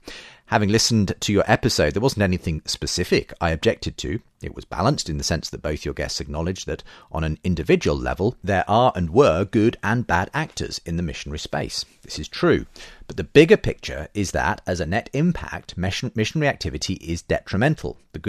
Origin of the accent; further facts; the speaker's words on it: Zambia; For context, I grew up in Zambia in the 70s and 80s.